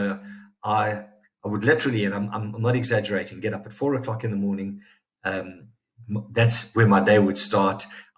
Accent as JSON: {"language": "English", "town": "Durban", "region": "KwaZulu-Natal", "country": "South Africa", "tie": "born or raised there", "said": "three offices here in South Africa, which has always been our home base. Durban is my hometown, so that's where the head office is, conveniently."}